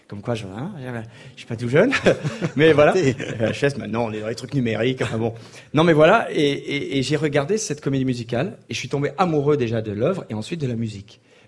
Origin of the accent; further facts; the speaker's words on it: Cherbourg, Normandy, France; born there; Je suis né à Cherbourg, effectivement.